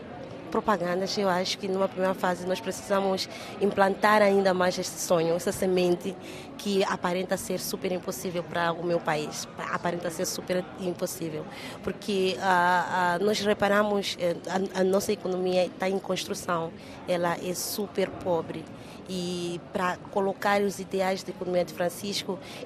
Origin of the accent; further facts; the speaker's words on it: Mozambique; o nosso ser como moçambicanos.